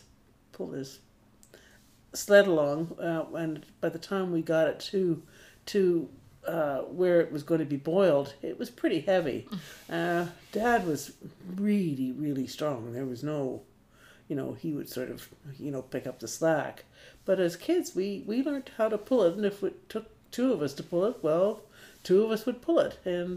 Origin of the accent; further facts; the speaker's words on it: Quebec City, Quebec, Canada; born there; I am 70 years old.